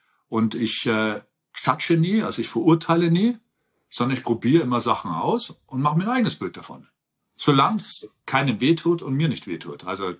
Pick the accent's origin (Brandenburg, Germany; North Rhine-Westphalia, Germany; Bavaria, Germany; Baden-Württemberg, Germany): Bavaria, Germany; Ergolding; Ich bin so ein Bauer, ich bin in Ergolding aufgewachsen, zur damaligen Zeit 10.000 Einwohner. Wir waren das letzte Haus bei den Feldern. Ich bin zwischen Kühen und Odel aufgewachsen, ja, voll der Bauer. Und dann von Ergolding nach Landshut, von Landshut nach München, von München nach L.A.